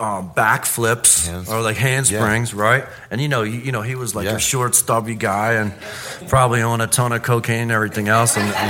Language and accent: English; Philadelphia, Pennsylvania, United States; And I have a younger sister. And we grew up in Center City, Philadelphia.